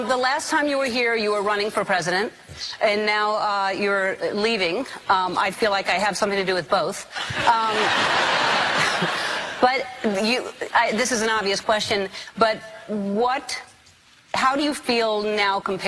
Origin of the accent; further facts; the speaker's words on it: New Orleans, Louisiana, United States; As a little girl growing up in New Orleans, I never dreamed I'd have my own show